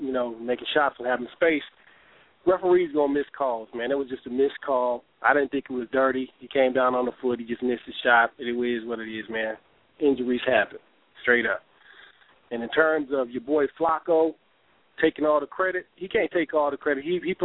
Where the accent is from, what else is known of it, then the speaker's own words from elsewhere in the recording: El Mirage, Arizona, United States; man. I'm from El Mirage, man.